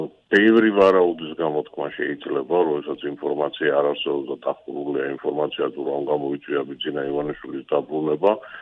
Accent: Racha-Lechkhumi and Kvemo Svaneti, Georgia; მინდა ცოტა ნაგვიანებით, მაგრამ რაჭველი ვარ

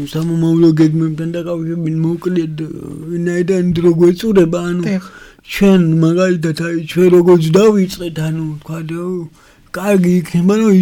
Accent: Imereti, Georgia; მე თვითონ ზემო იმერეთიდან ვარ და ზემო იმერეთში ძალიან სუსტია NGO სექტორი

